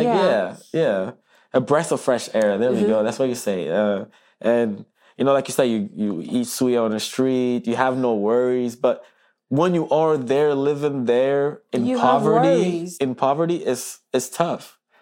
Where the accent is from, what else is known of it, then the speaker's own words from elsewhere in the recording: Togo; moved away; And obviously, growing up in Togo, that's our number one sport.